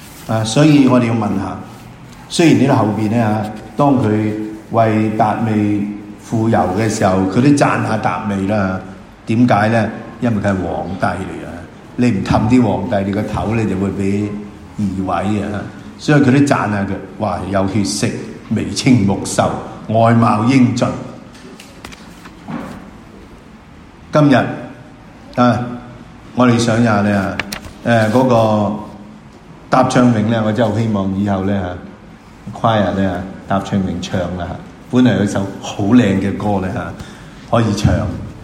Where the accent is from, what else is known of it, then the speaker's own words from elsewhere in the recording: Hong Kong; 就係我哋香港人嘅特徵啦。